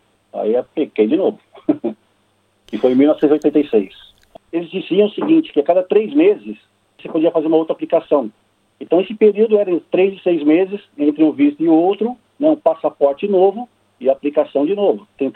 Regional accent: São Paulo, Brazil; now in Australia; eu sou de São Paulo e eu já tenho parentes aqui na Austrália que vivem aqui por mais de 50 anos.

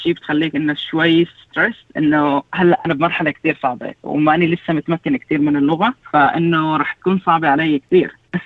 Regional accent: Hama, Hama Governorate, Syria; also born or lived in Lebanon; now in Australia; للبنان كلاجئ في سنة 2012 وقت بلشت الحرب بسوريا. فمن سوريا انتقلت على لبنان، قعدت هنيك سنتين وبعدها جيت لهون على استراليا بسنة 2014.

